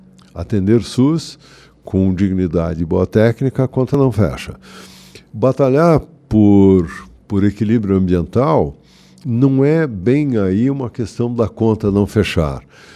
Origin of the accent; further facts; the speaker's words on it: Paraná, Brazil; Tanto os nepales como nós paranaenses destruímos boa parte da nossa natureza.